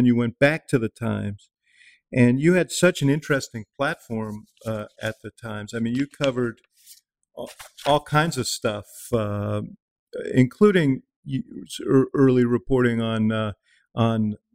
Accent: New York City, New York, United States; When I was 11 years old, I grew up in New York City.

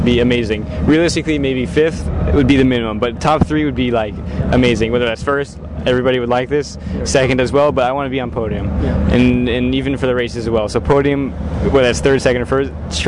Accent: California, United States; So, I mean, I guess I just like to go fast, and I'm from California, so.

